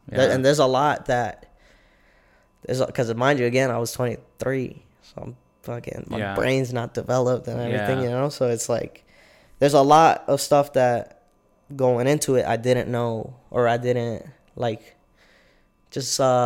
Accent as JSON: {"language": "English", "town": "El Paso", "region": "Texas", "country": "United States", "tie": "born or raised there", "also_born_or_lived": "Puerto Rico", "said": "being from Puerto Rico, and then growing up in El Paso for like most of my life"}